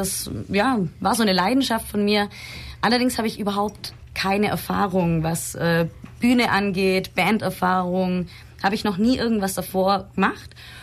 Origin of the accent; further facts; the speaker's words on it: Illertissen, Bavaria, Germany; Ich komme aus Illertissen und bin die Sängerin